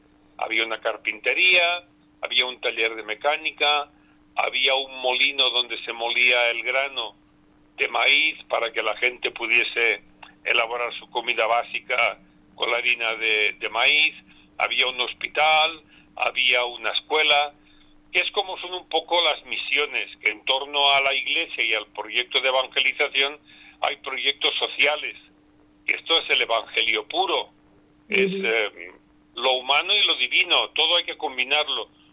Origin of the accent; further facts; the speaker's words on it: Barcelona, Catalonia, Spain; en mi ciudad, donde soy original de Barcelona. Nací en Barcelona y me ordené allí.